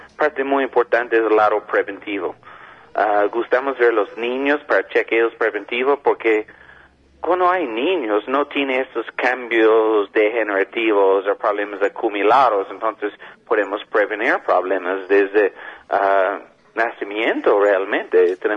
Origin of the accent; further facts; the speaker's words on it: Canada; now in Colombia; yo soy de Canadá, tenemos otro quiropráctico de Estados Unidos también.